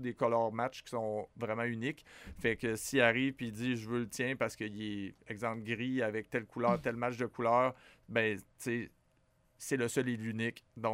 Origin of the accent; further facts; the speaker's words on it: Rivière-du-Loup, Quebec, Canada; T'sais, moi, je suis originaire de Rivière-du-Loup